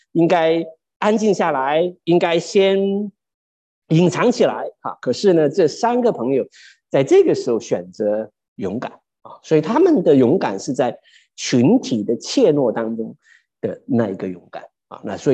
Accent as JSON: {"language": "Chinese", "country": "China", "said": "圆滑呢，其实一直都是我们中国人相当肯定的一件事情"}